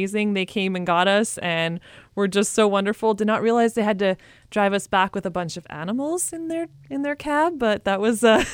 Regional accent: Canada; I'm Canadian. It's 18 years and under in Canada.

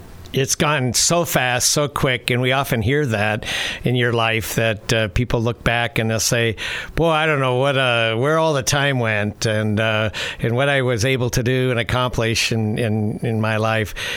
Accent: Roseburg, Oregon, United States; I grew up in Roseburg. We graduated, and I graduated from high school in 64.

